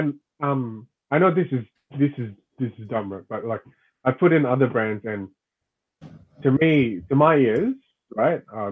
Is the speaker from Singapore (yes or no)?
yes; Singapore; And we're both from Singapore originally, but we met in Melbourne.